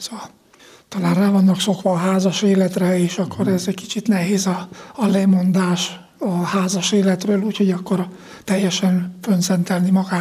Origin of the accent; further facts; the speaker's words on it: Hungary; Próbálni minden esetre, annyi, hogy mégis papíron is meglegyen, hogy magyar vagyok, nem?